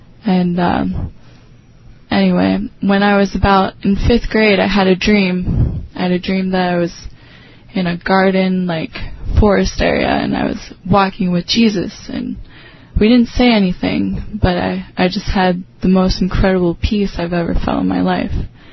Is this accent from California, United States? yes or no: no; Ohio, United States; I'm originally from Ohio